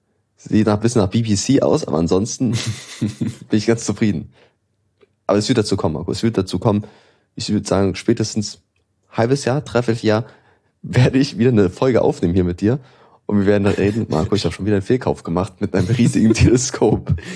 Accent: Berlin, Germany; ich bin Berliner Ghetto-Kind. Ich komme aus Berlin, ich komme aus dem Capital City.

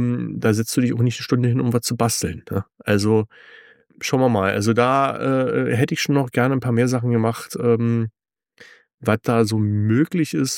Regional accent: East Germany, Germany; Wir sind aus dem Osten, also Sven und ich sind aus dem Osten.

